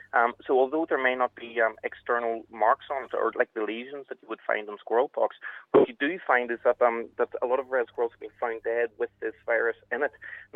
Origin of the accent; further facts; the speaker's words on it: Eglinton, Northern Ireland, United Kingdom; Or you could go to the woodland that I grew up in Muff Glen, just outside of Tamnir in Eglinton.